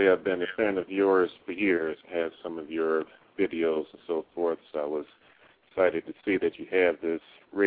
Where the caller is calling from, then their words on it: Detroit, Michigan, United States; Detroit, Michigan.